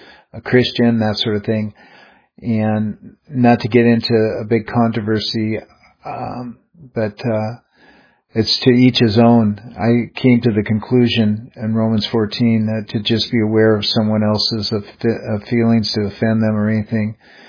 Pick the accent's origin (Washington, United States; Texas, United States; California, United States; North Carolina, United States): Washington, United States; Seattle; I'm from Seattle originally.